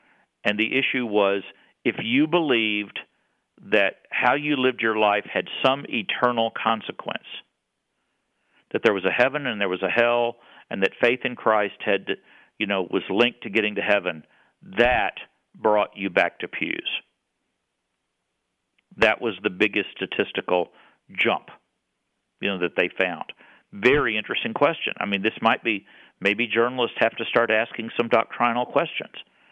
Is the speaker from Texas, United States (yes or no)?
yes; Texas, United States; this is easy for me to do because I grew up Southern Baptist in Texas.